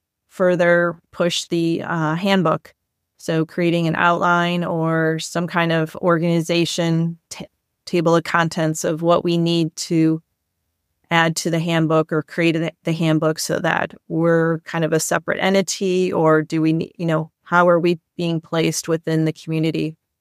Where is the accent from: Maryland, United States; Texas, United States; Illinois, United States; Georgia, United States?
Illinois, United States; Chicago; I'm from originally from Chicago and he's in Chicago. So I reached out and said, hey, I'm a Chicago person.